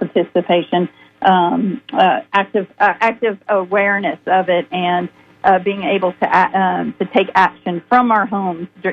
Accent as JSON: {"language": "English", "region": "Georgia", "country": "United States", "said": "And I'm from Georgia, so I have to give a big shout out to all of the women led by Stacey Abrams"}